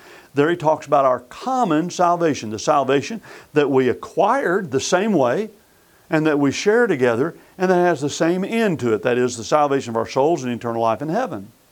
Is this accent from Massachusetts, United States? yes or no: no; Arizona, United States; also born or lived in Texas; Now, I was born in Texas, but I was raised in Arizona.